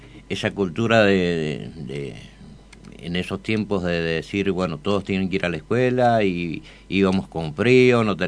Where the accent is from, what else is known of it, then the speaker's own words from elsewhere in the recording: Uspallata, Mendoza, Argentina; Así que bueno, sí, nacido y criado acá en Uspallata, y bueno, mi primer nivel de estudio lo generé acá en el Valle de Uspallata.